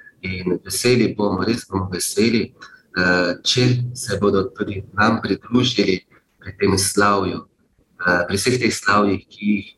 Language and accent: Slovenian; Sladka Gora, Savinja, Slovenia; ker izhajamo iz Sladke Gore